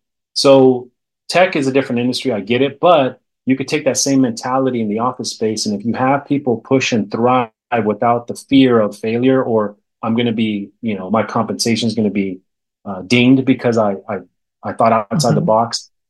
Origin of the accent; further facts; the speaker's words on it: California, United States; I grew up in the Bay Area. I mean, Silicon Valley, it's there